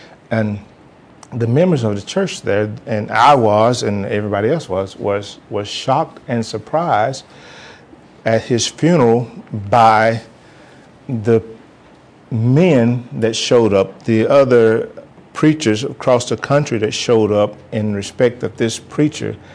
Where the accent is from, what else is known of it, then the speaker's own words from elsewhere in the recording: Alcoa, Tennessee, United States; I was born and raised in Alcoa, Tennessee, a little town outside of Knoxville.